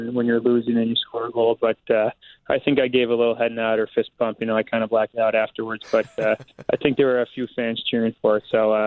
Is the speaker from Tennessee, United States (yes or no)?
no; Wilmette, Illinois, United States; also born or lived in Evanston; So I'd say my birthplace is Evanston, but I'm from Wilmette. That's kind of how I refer to it.